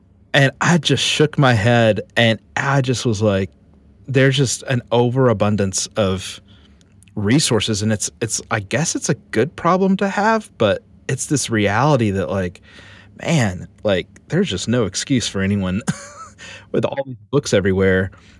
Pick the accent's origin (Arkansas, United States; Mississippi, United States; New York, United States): Arkansas, United States; I'm from Arkansas, yeah.